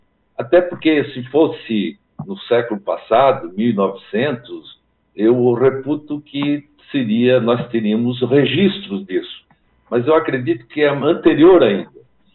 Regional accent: Urussanga, Santa Catarina, Brazil; Os ouvintes aí da minha terra natal, Uruçanga.

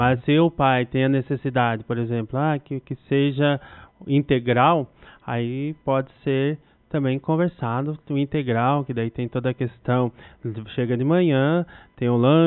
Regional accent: Curitiba, Paraná, Brazil; also born or lived in Ivaiporã; Sou de Curitiba. Na verdade, eu nasci no norte do Paraná, numa cidade que se chama Ivaiporama, e com 2 anos fui para Curitiba. Então, quando me apresento, falo que eu sou de Curitiba.

